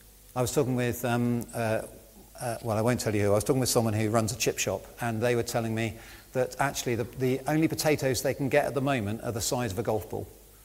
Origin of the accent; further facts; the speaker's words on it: England, United Kingdom; I'm proper English, so I've whinged about it like everybody else who's English